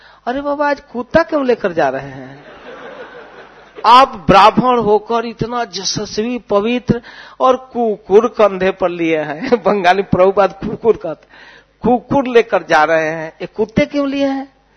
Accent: Varanasi, Uttar Pradesh, India; मैं भी भोजपुरी बोलने लगा तो और खुश हो गया। आप कहाँ के हो गुरु, कहाँ के हो, मैं हाँ हूँ बनारस के हूँ

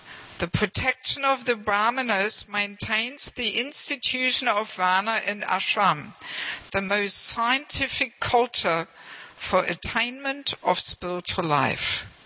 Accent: Germany; So I am originally from Germany, but I have never lived there as a devotee.

